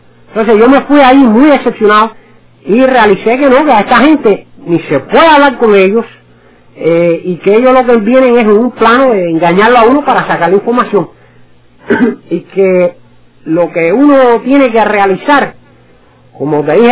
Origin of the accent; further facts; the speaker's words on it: United States; Yo me crié aquí en los Estados Unidos